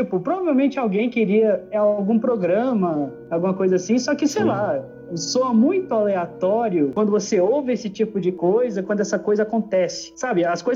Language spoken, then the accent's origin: Portuguese; Brasília, Federal District, Brazil; Aqui, na minha cidade, né, eu sou de Brasília